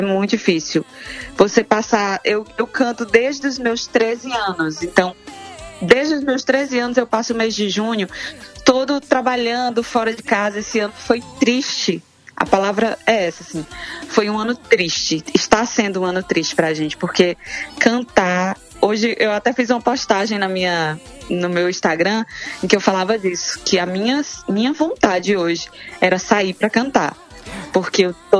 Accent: Fortaleza, Ceará, Brazil; born there; Eu nasci no Ceará, nasci em Fortaleza. E no Ceará você já nasce dançando forró praticamente.

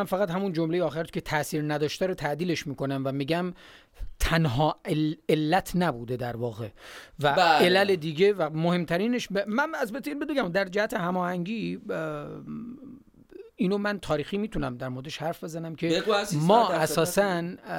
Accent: Gilan, Iran; همه ماهایی که از گیلان هستیم هممون خطا کردیم

